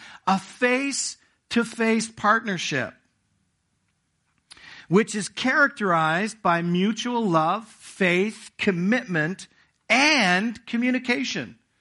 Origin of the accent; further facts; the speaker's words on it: Toronto, Ontario, Canada; also born or lived in England; now in Hamilton, Canada; I actually grew up in Toronto. I was born in England, and my parents immigrated to Canada in 67 and basically lived most of my life in Toronto. I preached, pastored in Toronto for 12 years. And then we moved to Hamilton about 20 years ago